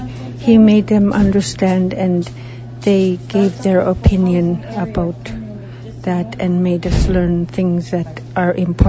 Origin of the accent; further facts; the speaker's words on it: Kwethluk, Alaska, United States; I'm from Kuihluk, Alaska.